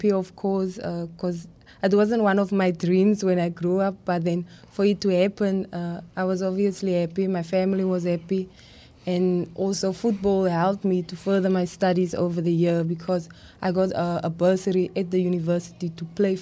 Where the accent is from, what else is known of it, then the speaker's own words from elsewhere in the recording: Western Cape, South Africa; born there; I was born in Vialdrif, along the West Coast. I came this side to further my studies at CPUT.